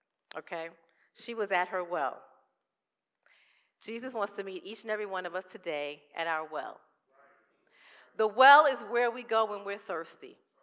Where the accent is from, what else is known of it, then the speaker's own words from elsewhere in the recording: Bronx, New York, United States; I'm from New York. Y'all love when I say that. I'm from the Bronx. I'm from the hood.